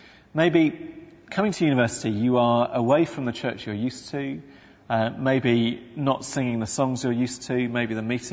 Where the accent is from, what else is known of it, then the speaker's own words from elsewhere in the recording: England, United Kingdom; I'm very English, don't really know why